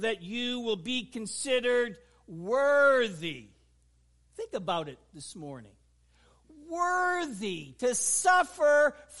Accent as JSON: {"language": "English", "region": "New Brunswick", "country": "Canada", "tie": "born or raised there", "also_born_or_lived": "Nova Scotia", "said": "Actually, where I grew up in New Brunswick, that hurricane coming and devastating parts of Newfoundland and Nova Scotia"}